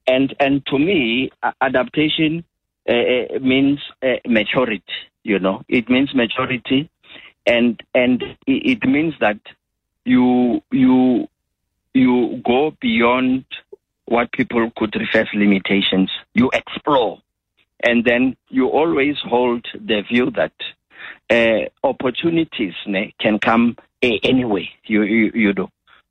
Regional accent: Soweto, Gauteng, South Africa; born there; also born or lived in Zululand; I was born in Mapetla Extension in Soweto.

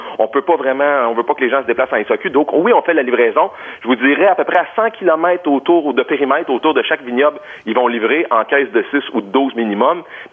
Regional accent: Quebec, Canada; des vacances chez nous au Québec.

